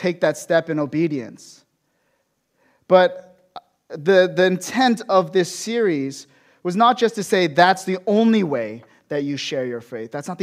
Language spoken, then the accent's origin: English; United States; moved away; Obviously, I'm an American, and as I make observations of what's going on back home